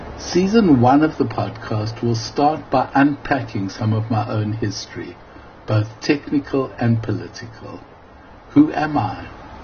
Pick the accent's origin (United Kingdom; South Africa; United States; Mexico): South Africa; The podcast will also explore my evolution as a South African activist. I've used digital technology in the fight against apartheid.